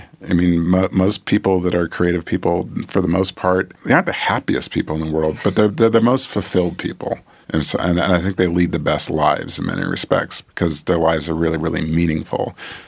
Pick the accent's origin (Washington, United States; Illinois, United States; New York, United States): Washington, United States; Seattle; moved away; I came from Seattle, Washington